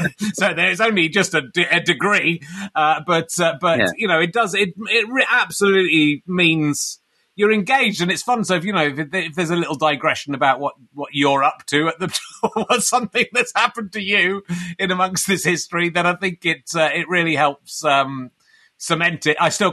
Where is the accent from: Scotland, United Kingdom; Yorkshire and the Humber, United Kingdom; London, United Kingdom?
Yorkshire and the Humber, United Kingdom; Pocklington; Could be me because I'm from Pocklington, which is near York.